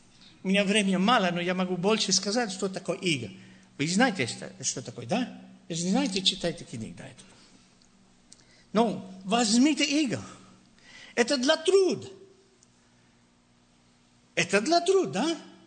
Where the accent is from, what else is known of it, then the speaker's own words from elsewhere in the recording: Monterrey, Nuevo León, Mexico; Russian is a second language; Я из Монтеррея, и знаете, тем, которые из Монтеррея, это очень как не хотят дать деньги